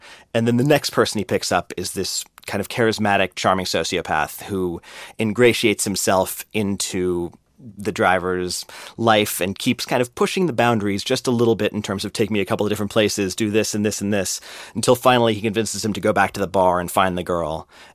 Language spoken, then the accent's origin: English; Los Angeles, California, United States; I grew up in Los Angeles. I love movies from the time I was, you know, super young.